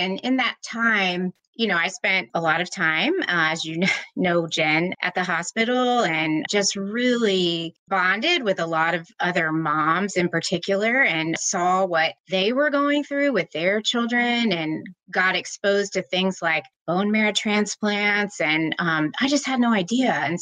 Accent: Atlanta, Georgia, United States; I grew up here in Atlanta. I think I'm one of the few natives left here. Went to Lakeside High School in DeKalb County and went to college at Vanderbilt and then law school at UGA.

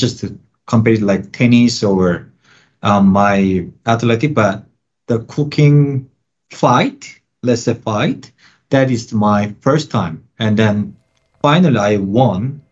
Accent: South Korea; I'm originally from South Korea.

